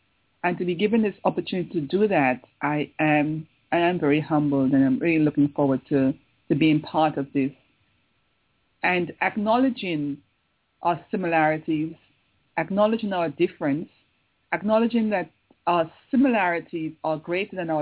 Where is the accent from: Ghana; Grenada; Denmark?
Grenada; moved away as an adult; now in Australia; I'm from Grenada in the Caribbean, and I've been in Australia for the last about 22 years.